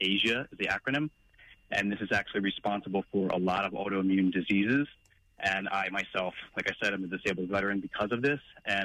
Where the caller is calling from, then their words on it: Lumberton, United States; Hi, I'm from Lumberton.